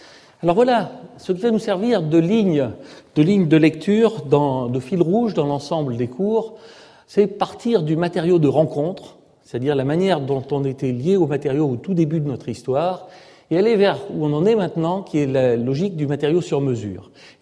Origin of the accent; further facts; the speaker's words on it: Clermont-Ferrand, Auvergne-Rhône-Alpes, France; born there; la cathédrale de ma ville natale, Clermont-Ferrand